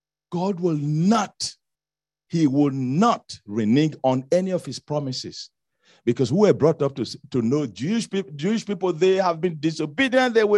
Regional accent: Ekpoma, Nigeria; a partnership between an Israeli and a man from Ekboma, my hometown.

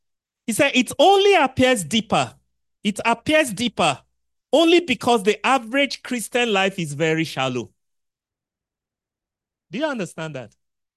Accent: Nigeria; I grew up in Nigeria.

